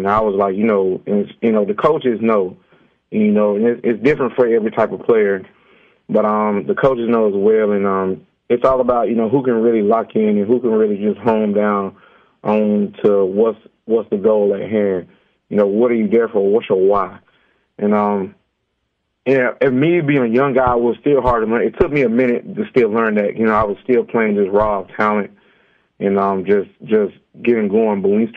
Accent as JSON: {"language": "English", "town": "Goldsboro", "region": "North Carolina", "country": "United States", "tie": "born or raised there", "said": "I grew up in Goldsboro, North Carolina. I went to Goldsboro High School."}